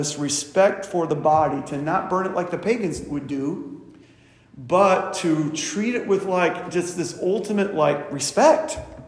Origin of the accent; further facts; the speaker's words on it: Tipton, United States; I remember a funeral director from my hometown in Tipton.